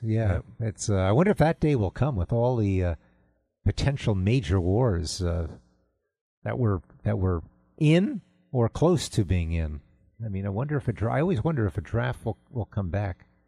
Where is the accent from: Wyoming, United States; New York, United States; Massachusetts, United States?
New York, United States; New York City; Of course, I grew up in New York City, and New York was as liberal then, or maybe a little less liberal, but I got like attacked by everyone in my class in high school.